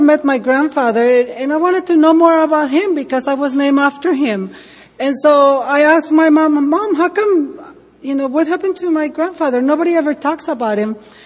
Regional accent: Ensenada, Baja California, Mexico; accent: Mexican; English is a second language; now in United States; I am from Mexico, so that's where my heavy accent comes from. I've been in the U.S. for many, many years, and my accent doesn't go away.

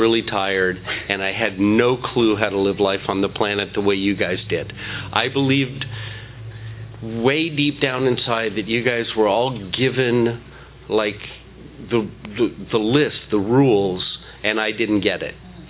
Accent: San Fernando Valley, California, United States; I grew up in the San Fernando Valley. That didn't cause my alcoholism. I came from normal parents.

